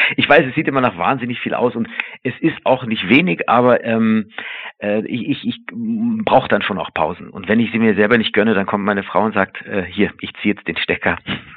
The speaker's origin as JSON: {"language": "German", "town": "Munich", "region": "Bavaria", "country": "Germany", "tie": "born or raised there", "lives_now": "Cologne, Germany", "said": "aber ich komme ja aus München und ich bin zwar selber in München geboren"}